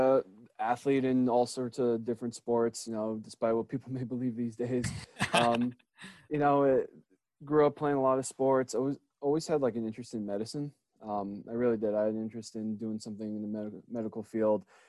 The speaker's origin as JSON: {"language": "English", "region": "New Jersey", "country": "United States", "tie": "born or raised there", "said": "So I'm from New Jersey originally. People in my office kind of give me a hard time for maybe not admitting that all the time, but I think I like to be Jersey proud. You know, I'm a Jersey boy at heart. So grew up in Jersey"}